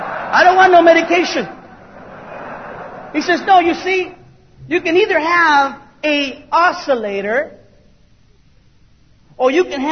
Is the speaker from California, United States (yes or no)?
yes; Los Angeles, California, United States; And yes, I'm from East LA.